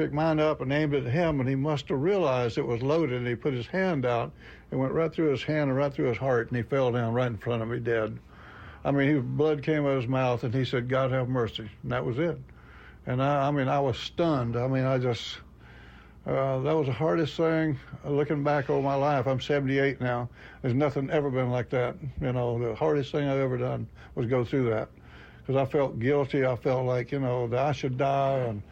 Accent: Panama City, Florida, United States; Panama City, Florida.

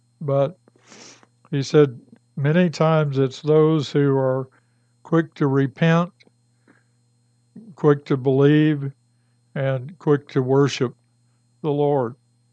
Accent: Ironton, Ohio, United States; born there; also born or lived in Richlands, Virginia; I was born in Ironton, Ohio.

